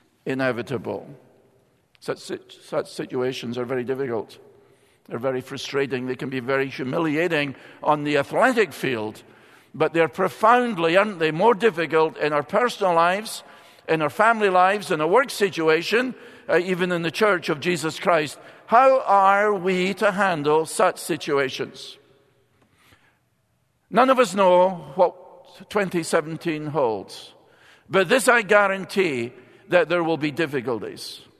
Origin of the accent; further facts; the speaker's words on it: Scotland, United Kingdom; Being Scottish, we didn't have cheerleaders. The weather's too cold for that.